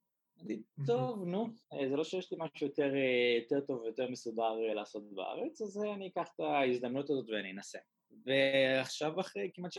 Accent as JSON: {"language": "Hebrew", "town": "Maccabim-Re'ut", "region": "Central District", "country": "Israel", "moved": "as an adult", "lives_now": "Hong Kong", "said": "אני בן 30, אני במקור ממכבים רעות. עברתי להונג קונג לפני עוד מעט 7 שנים כבר."}